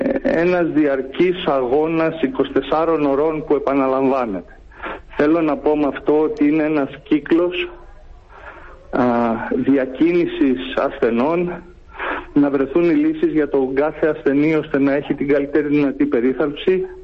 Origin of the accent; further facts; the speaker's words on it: Thessaloniki, Central Macedonia, Greece; now in Athens, Greece; να σας πω ότι είμαι Θεσσαλονικιός στην καταγωγή, άσχετο αν ζω χρόνια στην Αθήνα.